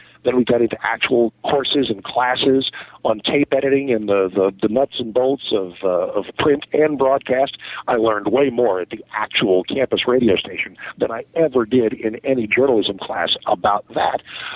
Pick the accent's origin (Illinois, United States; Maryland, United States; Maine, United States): Maryland, United States; born or raised there